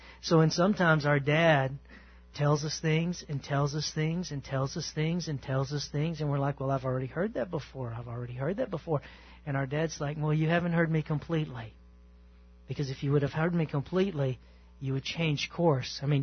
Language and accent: English; the South, United States; I was born in 1970. But I can guarantee you this, growing up in the South, I still saw the effects 15 years yet later.